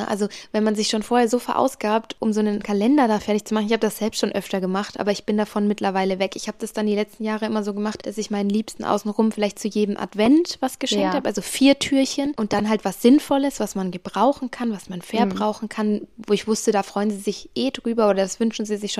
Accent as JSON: {"language": "German", "town": "Nuremberg", "region": "Bavaria", "country": "Germany", "said": "wir feiern dann als Nürnberger zusammen, also mit meinen Eltern."}